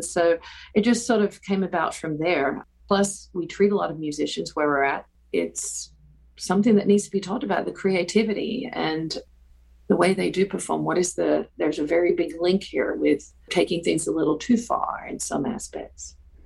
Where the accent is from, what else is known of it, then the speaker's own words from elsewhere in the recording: Australia; now in North Carolina, United States; I'm a psychiatric mental health nurse practitioner here in North Carolina. I'm originally from Australia, and I grew up there